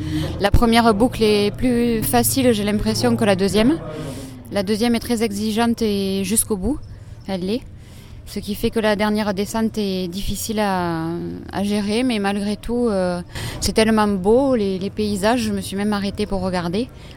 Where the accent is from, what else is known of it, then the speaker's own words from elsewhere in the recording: Sigean, Occitanie, France; puisque je viens de Sigean dans l'Aude et j'aménage à Villefranche de Rouergue dans un mois.